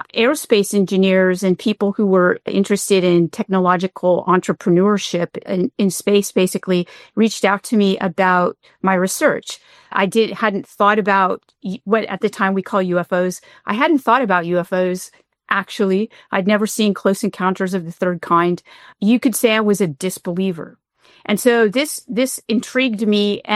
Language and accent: English; California, United States; I grew up in the Bay Area, basically, and going to school during the dot-com boom.